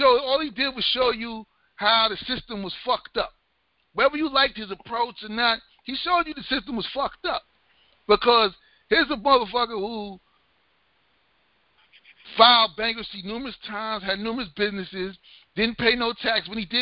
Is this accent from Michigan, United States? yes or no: no; New York, United States; Like, we're from New York, and we understand who the fuck he is.